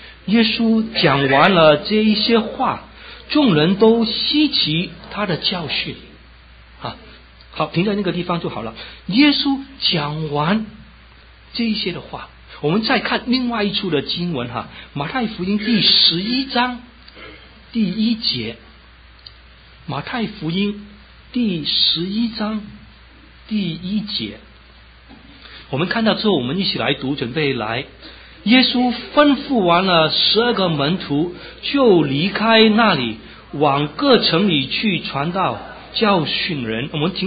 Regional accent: China; 我们中国人特别喜欢听到福这个的字，特别中国新年在几个礼拜就来到了

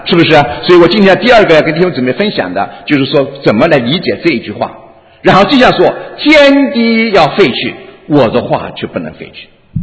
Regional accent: China; now in United States; 因为我们知道我们从大陆来所那个所处的地方，那个国家是一个无神论的

